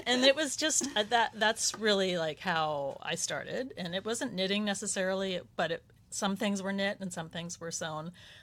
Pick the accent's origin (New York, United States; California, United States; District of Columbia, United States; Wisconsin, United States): New York, United States; Westchester; I grew up in Westchester.